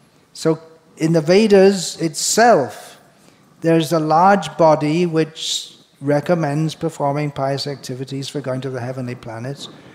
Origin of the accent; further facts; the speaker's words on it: United Kingdom; He's American, so he says schism. I'm British, so I say schism.